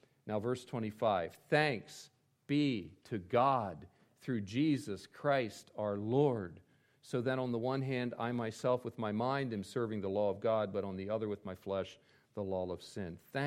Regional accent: East Coast, United States; accent: East Coast; And maybe you're not hearing the difference between my U and my A there because of my East Coast accent

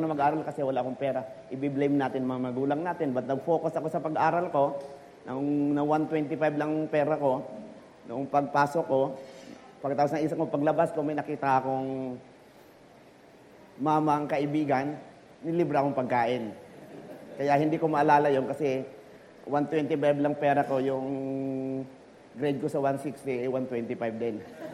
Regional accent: Mindanao, Philippines; Ganun kahirap noon kasi I'm from Mindanao. We are 8 children.

